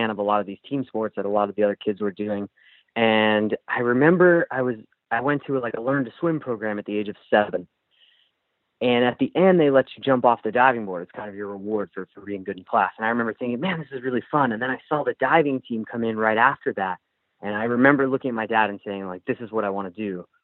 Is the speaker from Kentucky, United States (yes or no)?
no; Ewing, New Jersey, United States; So I grew up in Ewing, New Jersey, on the east coast of the U.S.